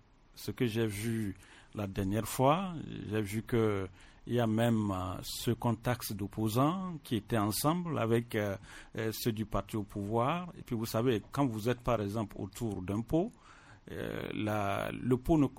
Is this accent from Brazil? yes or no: no; Togo; nous sommes Togolais et nous sommes condamnés effectivement à vivre ensemble